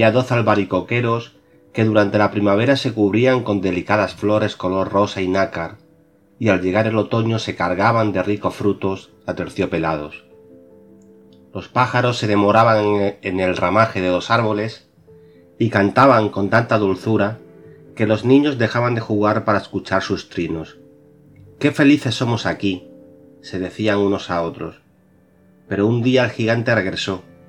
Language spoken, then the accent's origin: Spanish; Extremadura, Spain; born there; coincido hoy que es el día de Extremadura, la comunidad en mi tierra donde nací